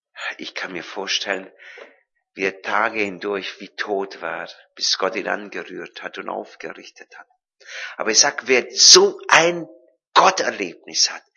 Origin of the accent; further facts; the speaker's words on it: Transylvania, Romania; Ich bin in Rumänien aufgewachsen. Als Siebenbürger Deutscher, deshalb kann ich einigermaßen Deutsch reden. Ich kann nicht so gut reden wie ihr. Ich kann nicht Dialekt, ich spreche Hochdeutsch. Ich bin im Lande aufgewachsen